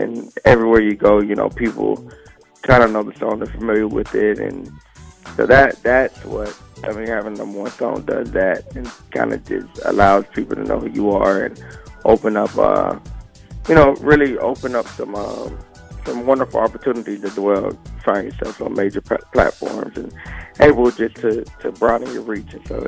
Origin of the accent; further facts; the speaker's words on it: Columbus, Georgia, United States; also born or lived in Warner Robins / North Carolina / South Carolina; I grew up primarily in Georgia, in Columbus, Georgia.